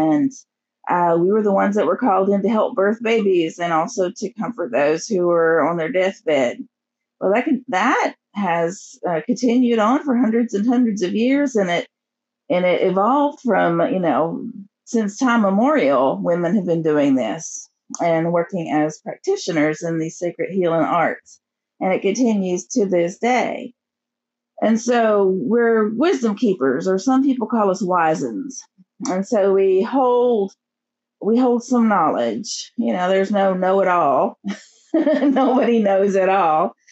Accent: Appalachia, United States; I'm an Appalachian folk medicine woman, which means I'm of Cherokee and Celtic descent.

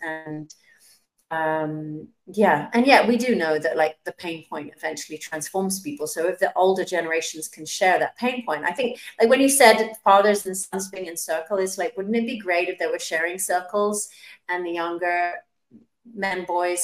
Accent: England, United Kingdom; which was illegal in my country growing up in England

